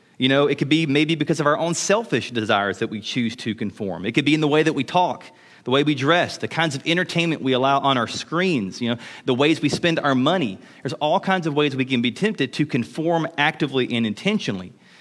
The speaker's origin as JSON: {"language": "English", "town": "Mobile", "region": "Alabama", "country": "United States", "said": "I'm from Mobile, so the beach is a good illustration for me, okay?"}